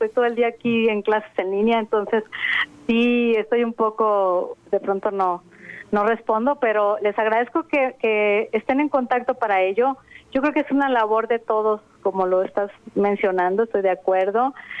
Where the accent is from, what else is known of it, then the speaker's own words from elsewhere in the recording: Mexico; Yo creo que es una tarea que tenemos todos como mexicanos de valorar esto que está aquí